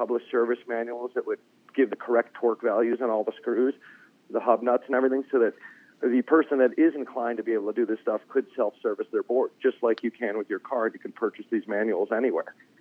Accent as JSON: {"language": "English", "town": "Denver", "region": "Colorado", "country": "United States", "said": "From Denver."}